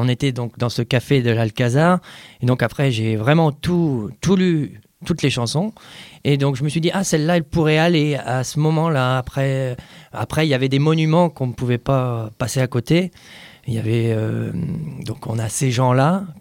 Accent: Normandy, France; moved away as an adult; now in Paris, France; Donc, je viens de Normandie. Et donc, je suis monté à Paris à l'âge de 18 ans.

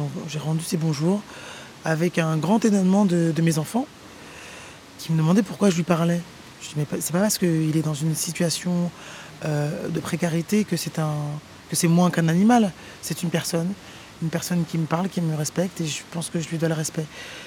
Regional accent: Paris, Île-de-France, France; accent: Parisian; Moi, je me sens assez parigote d'une manière, ne serait-ce que mon accent et ma manière de me mouvoir ou le rythme de ma parole, mon débit.

